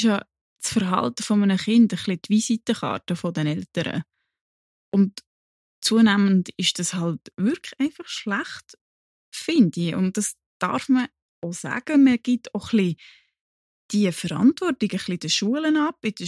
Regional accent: Switzerland; auch wir Schweizer

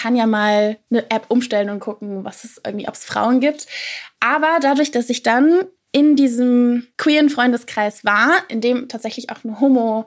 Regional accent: North Rhine-Westphalia, Germany; Ich bin 25 Jahre und ich komme aus der Nähe von Köln.

